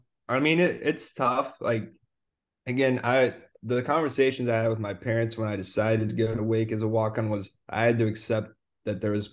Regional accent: Kansas, United States; growing up in Kansas, Danny Manning's like the most popular, most famous man if you're a Kansas fan.

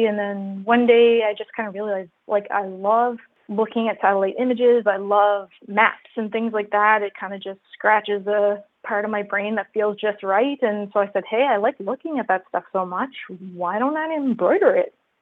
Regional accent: New Brunswick, Canada; also born or lived in Alberta; At the time, I was living in Alberta, Canada, which is on the western side of Canada. I grew up here in New Brunswick.

